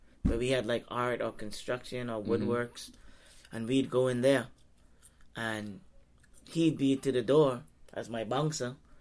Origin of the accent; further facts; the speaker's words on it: Bahamas; I'm from the Bahamas, actually.